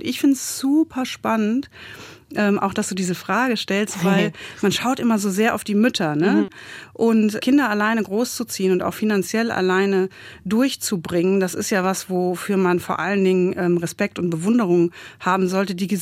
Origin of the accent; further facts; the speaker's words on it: Eifel, Germany; now in Leipzig, Germany; ich würde schon sagen, die Eifel ist meine Heimat. Das ist die Gegend, wo ich herkomme. Und trotzdem fühle ich mich in Leipzig jetzt auch so richtig zu Hause. Und vor kurzem hat jemand zu mir gesagt, ich wäre jetzt ein waschechter Wossi, halb Wessi, halb Ossi.